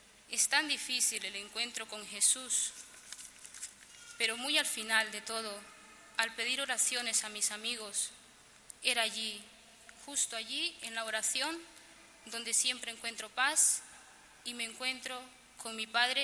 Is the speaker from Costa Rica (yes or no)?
no; Honduras; hondureña. He vivido la cruz muy de cerca debido a la delincuencia.